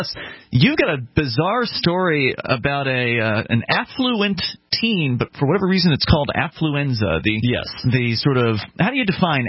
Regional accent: Sarasota, Florida, United States; It's actually my hometown of Sarasota, Florida, like completely eliminated taxi cab regulations

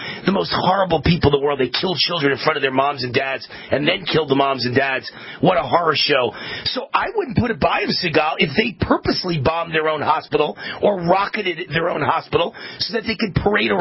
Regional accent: United States; as an American Jew myself

